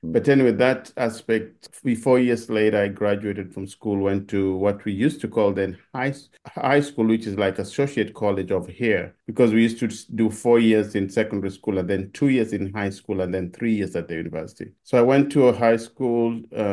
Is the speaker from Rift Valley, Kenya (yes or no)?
yes; Nakuru, Rift Valley, Kenya; I was born in Kenya in a small town now that's grown to be a big city called Nakuru in the Rift Valley province. That's west of Nairobi, which is the capital city.